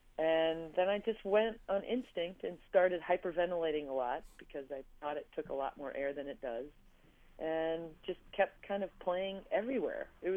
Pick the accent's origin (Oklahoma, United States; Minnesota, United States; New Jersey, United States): Minnesota, United States; I grew up just outside of Minneapolis.